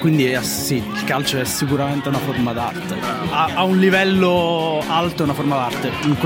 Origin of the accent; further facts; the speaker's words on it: Avellino, Campania, Italy; sono di Avellino